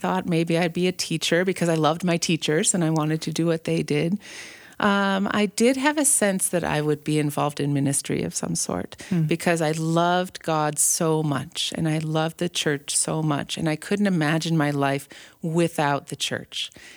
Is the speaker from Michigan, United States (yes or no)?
yes; Detroit, Michigan, United States; We grew up in the Detroit area, which is a very sports-loving city.